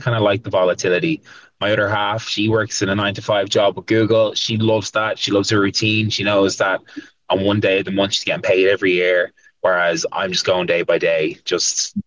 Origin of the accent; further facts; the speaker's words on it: Ireland; Because us as Irish people, we love to travel.